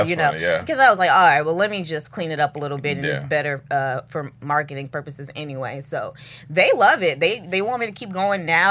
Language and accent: English; New Orleans, Louisiana, United States; Since we all talking about our Southern upbringing and skating, I grew up in New Orleans, and they had Skate Country.